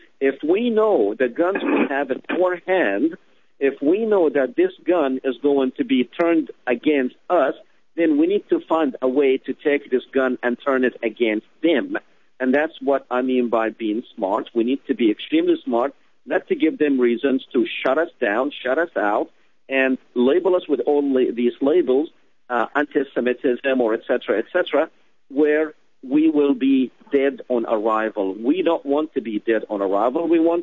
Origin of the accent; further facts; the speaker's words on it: Louisiana, United States; you know, I'm from Louisiana.